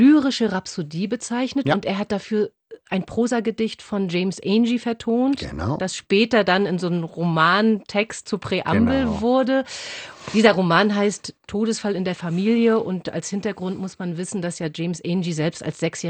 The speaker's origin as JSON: {"language": "German", "town": "Potsdam", "region": "Brandenburg", "country": "Germany", "said": "Ich bin ja aus Potsdam und bin sehr traurig, dass Sie dann nicht mehr da sind."}